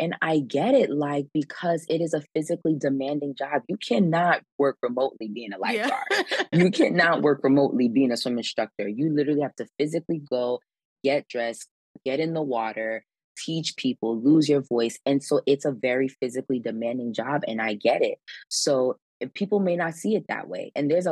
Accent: Brooklyn, New York, United States; born there; I'm sorry, I'm Haitian and I was born in Brooklyn, New York.

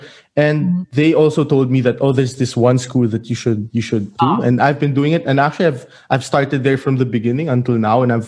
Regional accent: Philippines; English is a second language; also born or lived in Netherlands; now in Germany; Like even if I'm from the Philippines, like when I see some prices here, it's like, oh, it's pretty affordable.

